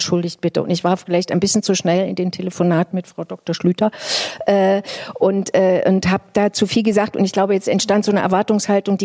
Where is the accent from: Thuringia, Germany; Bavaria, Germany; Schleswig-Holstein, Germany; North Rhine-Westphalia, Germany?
Thuringia, Germany; in meinem Heimatland Thüringen Haltung zeigen zu dürfen